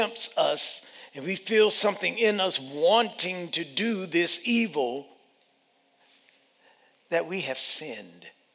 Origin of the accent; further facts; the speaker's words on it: Orangeburg, South Carolina, United States; I was born and raised in Orangeburg.